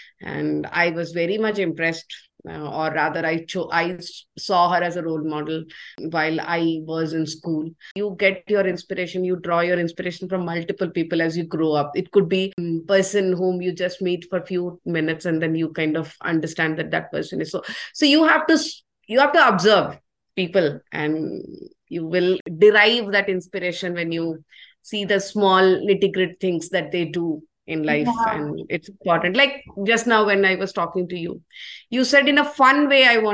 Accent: India; I was born in the 80s, right?

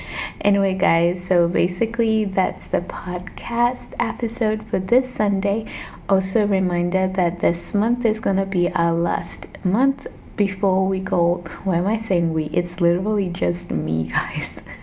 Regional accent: Denmark; English is a second language; growing up in Denmark, it's really small

